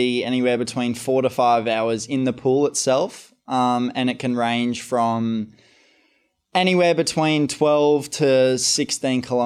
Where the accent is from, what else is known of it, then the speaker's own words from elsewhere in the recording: Gold Coast, Queensland, Australia; Yeah, my hometown. So it was an experience, that's for sure.